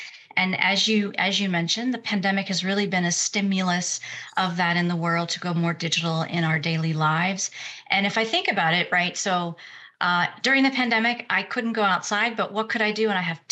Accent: Houston, Texas, United States; moved away as an adult; I grew up in Houston in Texas, and out of school, I joined a consulting firm

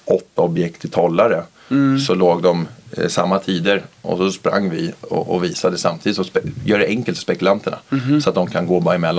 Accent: Nacka, Stockholm County, Sweden; jag är ju född och uppväxt här i Nacka.

